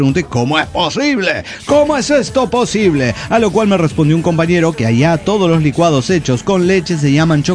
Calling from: Laprida, Buenos Aires Province, Argentina; Soy el filipino de la Prida, Argentina.

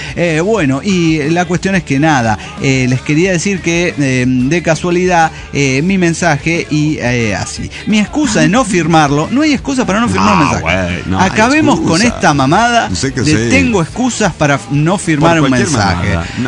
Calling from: Leones, Córdoba, Argentina; Desde Leones, Córdoba, Argentina, y el ¡qué desastre!

